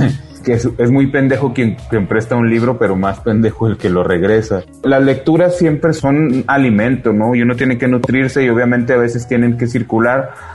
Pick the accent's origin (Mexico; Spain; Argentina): Mexico; Torreón, Coahuila; born there; Yo nací en Torreón, entonces desde chavito, como desde los 8 años, empecé a oír música.